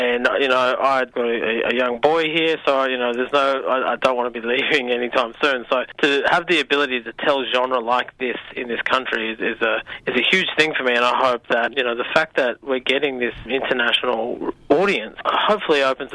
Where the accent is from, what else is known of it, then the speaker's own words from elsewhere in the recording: Blue Mountains, New South Wales, Australia; New South Wales, and I grew up outside of my country. I grew up in the Blue Mountains, about an hour out of Sydney or 2 hours out of Sydney.